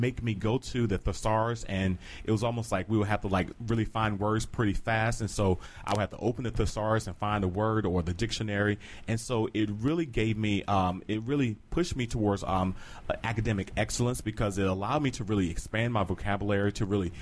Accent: North Carolina, United States; Yes, and so in growing up in North Carolina, my mother, I'm the oldest of the four of us

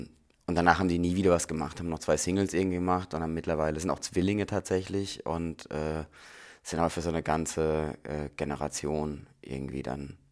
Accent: Germany; ich bin zwischen Heidelberg und Mannheim aufgewachsen

